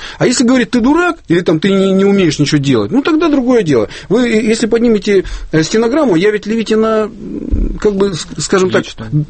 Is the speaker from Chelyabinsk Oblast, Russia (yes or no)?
yes; Kopeysk, Chelyabinsk Oblast, Russia; его перегнали в Копейск, мой родной город